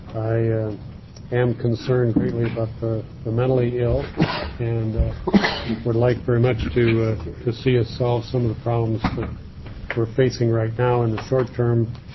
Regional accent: Grants Pass, Oregon, United States; I'm from District 3, which is Grants Pass and Josephine County, Cave Junction, essentially.

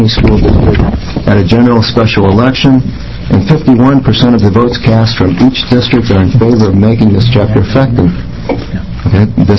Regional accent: The Dalles, Oregon, United States; I'm from the Dalles, Oregon also.

